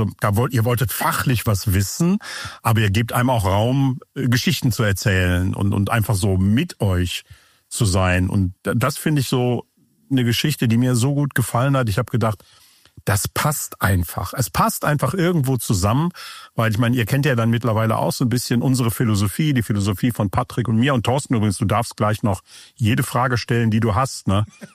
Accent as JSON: {"language": "German", "town": "Cologne", "region": "North Rhine-Westphalia", "country": "Germany", "tie": "born there", "said": "Ich bin auch in Köln geboren, aber auf der anderen Rheinseite."}